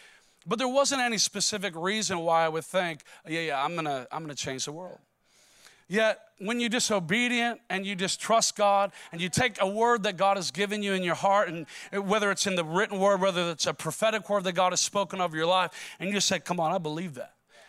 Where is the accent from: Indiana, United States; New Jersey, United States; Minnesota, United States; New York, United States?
Minnesota, United States; I'm from Minnesota. I don't come from a bunch of money or some specific family line.